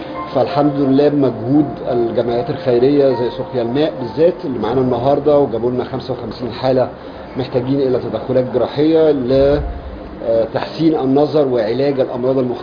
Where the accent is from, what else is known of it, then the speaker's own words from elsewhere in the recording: Cairo, Cairo Governorate, Egypt; انا من القاهرة اصلا، واحنا لينا مركز خاص في القاهرة، ومن قيمة تقريبا 6 سنين فتحنا مركز في الأقصر.